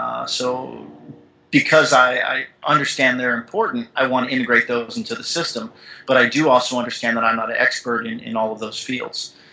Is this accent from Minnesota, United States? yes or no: no; Sarasota, Florida, United States; I grew up in South Florida and down in Sarasota, and there's a lot of places for athletes to train down there